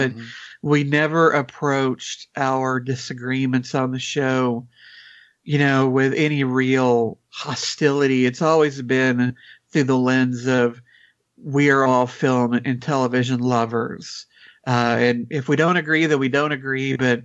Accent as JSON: {"language": "English", "region": "the South", "country": "United States", "said": "As a Southerner, it was always nice hearing another Southerner's perspective."}